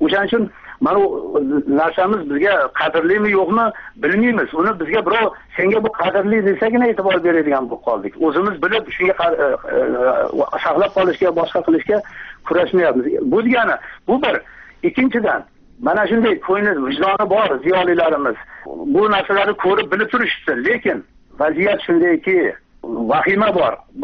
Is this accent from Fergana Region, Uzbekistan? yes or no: yes; Kokand, Fergana Region, Uzbekistan; Men o'zim mana Qo'qonlikman, Qo'qon atrofidagi qishloqlarda turaman. U yerda ko'p qarindoshlarimiz bor.